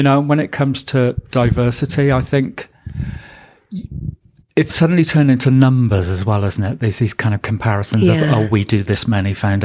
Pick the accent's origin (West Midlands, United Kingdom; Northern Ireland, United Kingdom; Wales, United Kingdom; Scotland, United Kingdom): Wales, United Kingdom; I went to art school in South Wales, because I'm from South Wales originally.